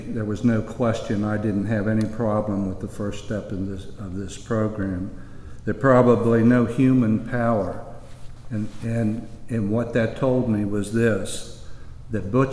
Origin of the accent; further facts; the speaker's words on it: Martins Ferry, Ohio, United States; a high school drinking buddy of mine in Martins Ferry, Ohio, my hometown where I graduated school.